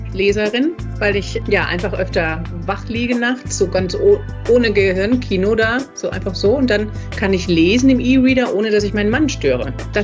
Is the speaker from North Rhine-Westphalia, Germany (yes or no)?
no; Kölbe, Hesse, Germany; Bis ich ein Jahr alt war und dann sind meine Eltern zurückgegangen nach Marburg, wo die beide auch herkamen und ich bin aufgewachsen in Kölbe bei Marburg.